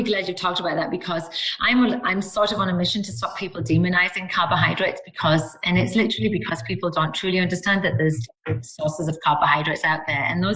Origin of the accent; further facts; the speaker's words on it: United Kingdom; But I know that like for me being British